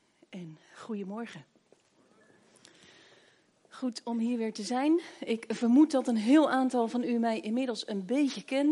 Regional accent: Woerden, Utrecht, Netherlands; Ik kom uit Woerden.

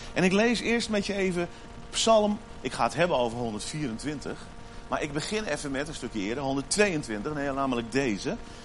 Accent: Netherlands; Tuurlijk weet ik wel, wij zijn Nederlanders, dus wij willen alles perfect doen.

